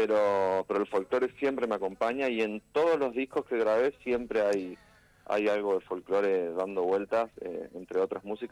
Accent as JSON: {"language": "Spanish", "town": "Resistencia", "region": "Chaco", "country": "Argentina", "said": "Empecé tocando folclore en mi casa. Yo soy de Resistencia, Chaco, como decías."}